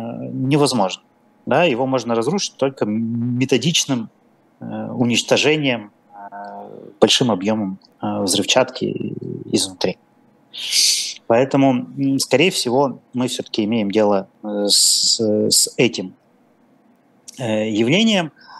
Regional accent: Perm, Perm Krai, Russia; я сам пермяк

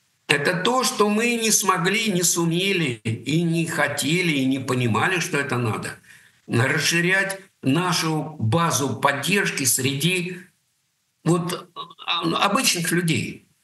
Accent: Russia; now in Berlin, Germany; Ну, потому что я русский, я россиянин, я люблю свою страну, и при первой же возможности я туда вернусь. И Россия моя страна, я не собираюсь от нее отказываться.

